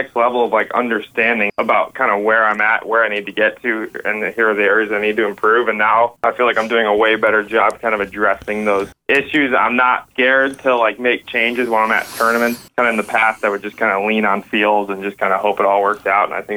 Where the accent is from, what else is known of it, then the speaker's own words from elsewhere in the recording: Chicago, Illinois, United States; I grew up in Chicago, and I went to this dual language program from kindergarten through high school